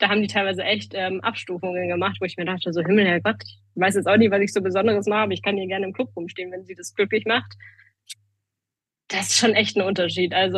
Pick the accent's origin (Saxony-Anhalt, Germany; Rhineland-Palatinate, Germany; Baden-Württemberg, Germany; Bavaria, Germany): Bavaria, Germany; Munich; ich bin nie wirklich von daheim weg gewesen. Also ich meine, ich bin in München geboren, München aufgewachsen. Ich habe mich hier aus meiner Heimat nicht rausbegeben, groß.